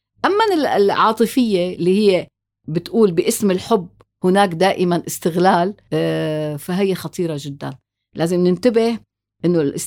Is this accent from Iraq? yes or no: no; Syria; أوكي أنا سوري،